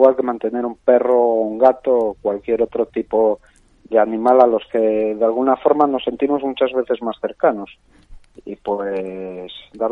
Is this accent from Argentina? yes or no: no; Asturias, Spain; como ya me has presentado, soy un asturiano de 46 años